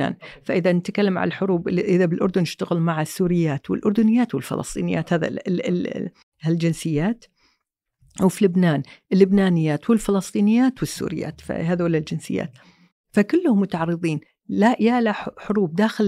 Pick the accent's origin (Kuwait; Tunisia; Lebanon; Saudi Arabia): Kuwait; moved away as an adult; أتذكر يوم اللي بعد أسبوعين طلعنا من الكويت